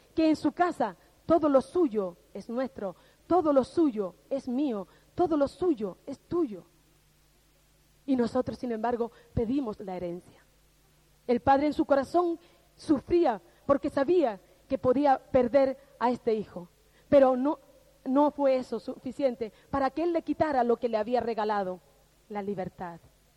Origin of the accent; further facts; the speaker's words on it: Canary Islands, Spain; Quizás yo estoy más de lejos de la casa del Padre que estoy ahora mismo lejos de mi tierra canaria.